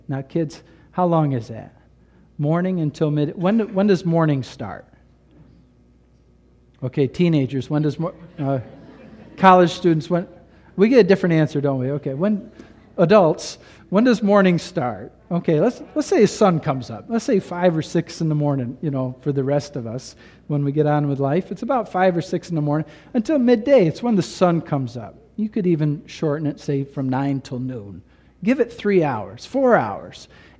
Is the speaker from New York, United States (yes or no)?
yes; New York, United States; Maybe went down to Richmond, or we came from New York State, go to Albany, and people stand on the steps of the Capitol